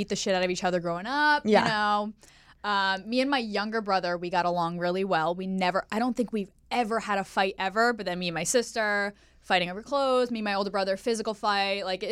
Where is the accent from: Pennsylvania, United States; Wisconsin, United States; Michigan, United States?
Pennsylvania, United States; also born or lived in Staten Island, New York; I'm from Pennsylvania.